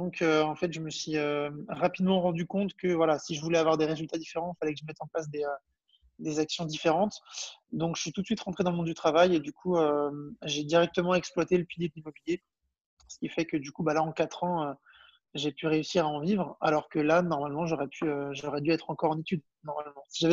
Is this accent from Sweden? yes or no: no; Brittany, France; j'ai 25 ans, donc j'ai eu 25 ans récemment. Je suis originaire de Bretagne. Donc je travaillais sur Paris et maintenant je suis revenu en Bretagne. Je suis revenu m'installer ici